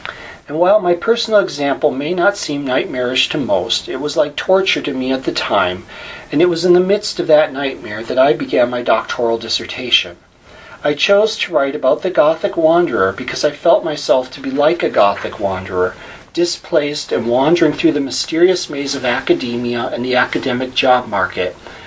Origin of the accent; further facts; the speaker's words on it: Marquette, Michigan, United States; In the fall of 1995, I moved to Kalamazoo, Michigan, in the same state as my hometown of Marquette, but nearly 500 miles from home, in fact on a different peninsula.